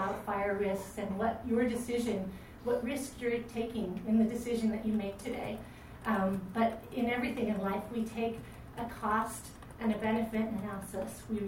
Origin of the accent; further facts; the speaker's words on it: Scott Valley, California, United States; for the record. And I grew up in Scott Valley, and I've been around the camp for 4 to 6 years since its inception.